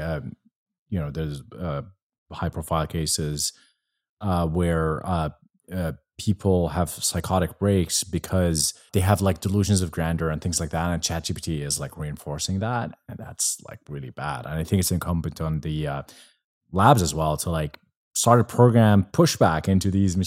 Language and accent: English; Jordan; now in United States; when I grew up in Jordan, everyone smoked. I smoked. I came to the US.